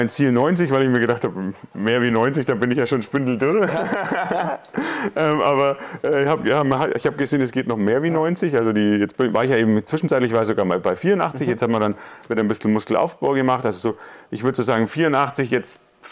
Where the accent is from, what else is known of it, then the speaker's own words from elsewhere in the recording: Bavaria, Germany; Ich komme aus der Nähe von Nürnberg, bin Betriebsleiter in einem Maschinenbauunternehmen, habe zwei Kinder